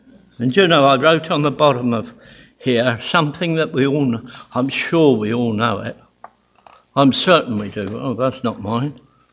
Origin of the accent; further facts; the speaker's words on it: Pakistan; born there; And there was a war in Afghanistan, and where I was born was near the Khyber Pass, where my father was in the British Army.